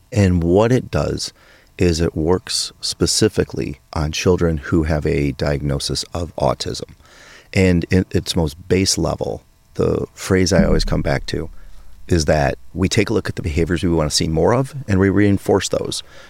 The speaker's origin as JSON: {"language": "English", "town": "Chicago", "region": "Illinois", "country": "United States", "tie": "born or raised there", "also_born_or_lived": "Florida", "said": "So we left Florida. I was born and raised in Chicago."}